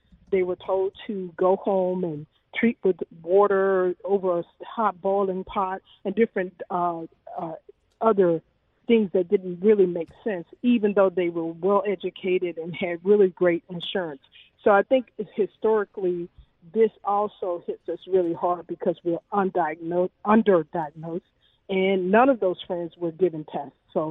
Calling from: Atlanta, Georgia, United States; from Atlanta

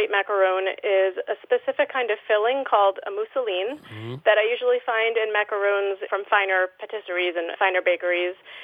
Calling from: Niskayuna, New York, United States; I'm calling from Niskayuna, New York.

